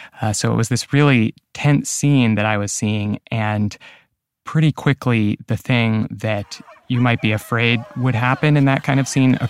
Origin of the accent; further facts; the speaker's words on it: Albuquerque, New Mexico, United States; I grew up in Albuquerque. I was following as this statue was put up.